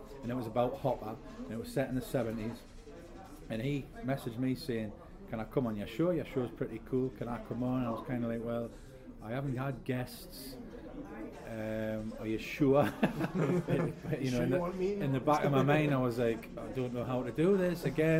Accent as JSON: {"language": "English", "region": "England", "country": "United Kingdom", "tie": "born or raised there", "said": "I grew up in England"}